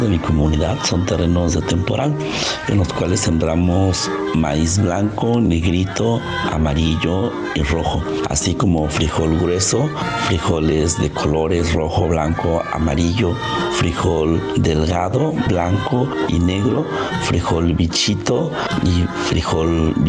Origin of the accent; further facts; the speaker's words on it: Santa Catarina Minas, Oaxaca, Mexico; soy zapoteco y soy de Santa Catarina Minas, Ocotlán. Mi comunidad es una comunidad campesina donde también nos dedicamos a la elaboración del mezcal en proceso ancestral